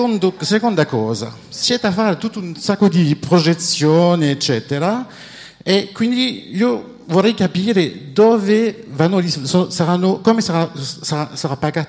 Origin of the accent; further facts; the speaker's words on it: France; Italian is a second language; moved away as an adult; now in Rome, Italy; sono francese, ho comprato un appartamento a Roma 5 anni fa e pago le mie tasse a Roma.